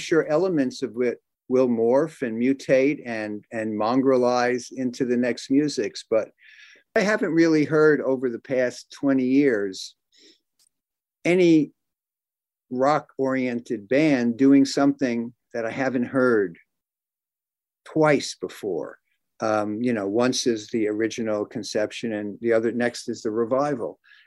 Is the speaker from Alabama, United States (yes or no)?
no; Brooklyn, New York, United States; born or raised there